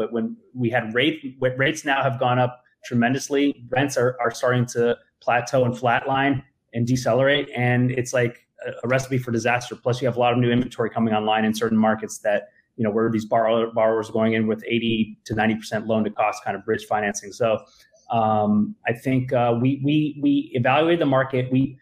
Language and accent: English; Los Angeles, California, United States; I'm sort of a boring, born and raised in LA, very rare breed. I grew up in the San Fernando Valley in Woodland Hills, the hottest part of the San Fernando Valley, I'd say.